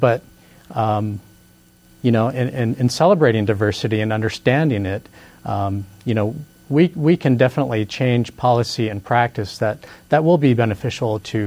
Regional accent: Anchorage, Alaska, United States; I'm running for school board seat E, and I was born and raised in Anchorage. I attended Anchorage schools.

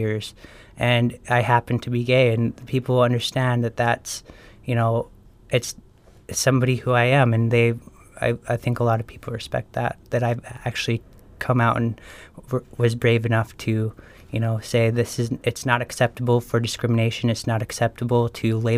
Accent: Dillingham, Alaska, United States; You know, I think my hometown, Dillingham, has been very kind, and I come from a very loving family and people.

